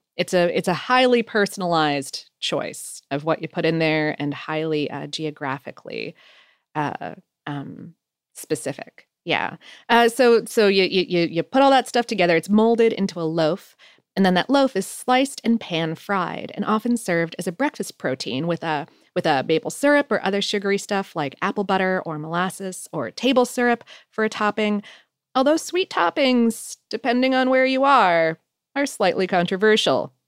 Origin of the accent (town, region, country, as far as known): Ohio, United States; born there; also born or lived in Pennsylvania